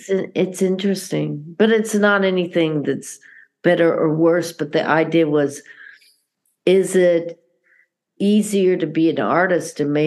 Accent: Denver, Colorado, United States; I'm from Denver, too. Where'd you go to school? Went to the same school. What street did you live on? We went, lived on the same street.

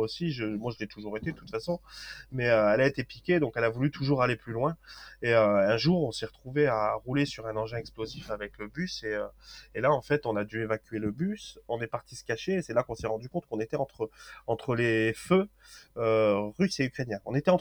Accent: France; certes c'est le mien puisque je suis français

